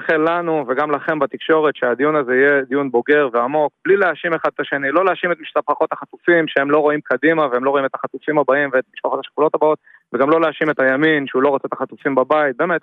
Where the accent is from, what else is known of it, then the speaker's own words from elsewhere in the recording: Nir Oz, Southern District, Israel; אני מצד אחד מגיע מקיבוץ ניר עוז, קיבוץ שאני מאוד אוהב ומאוד מזדהה איתו, שגדלתי בו